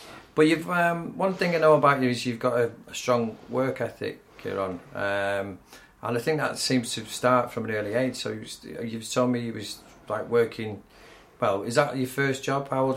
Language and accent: English; Manchester, North West England, United Kingdom; I mean, I grew up in Manchester, so very different.